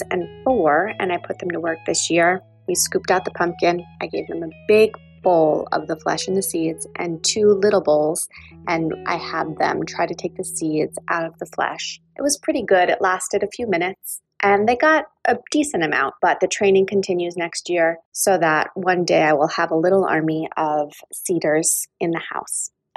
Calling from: Saddle River, New Jersey, United States; I'm calling from Saddle River, New Jersey.

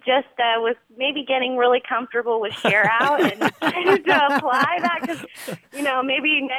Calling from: Dallas, Texas, United States; I'm calling from Dallas, Texas.

